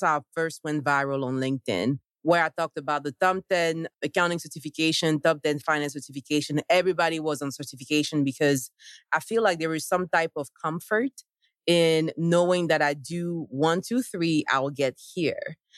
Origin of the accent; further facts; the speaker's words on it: Côte d’Ivoire; now in United States; I'm originally from Ivory Coast. And back then, you have to be a certified accountant if you want to do anything in finance.